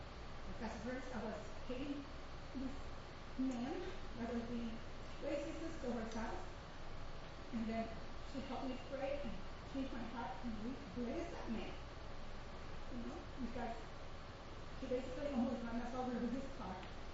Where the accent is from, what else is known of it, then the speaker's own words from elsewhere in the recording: San Diego, California, United States; I grew up in Southeast San Diego, and First Mosque was a Black Baptist church